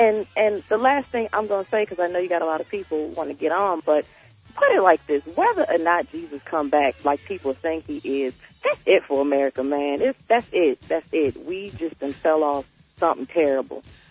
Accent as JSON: {"language": "English", "town": "Detroit", "region": "Michigan", "country": "United States", "said": "I told you I'm originally from Detroit"}